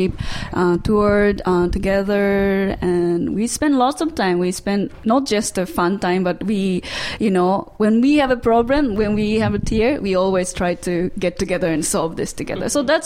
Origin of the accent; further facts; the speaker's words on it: Japan; English is a second language; I'm from Japan.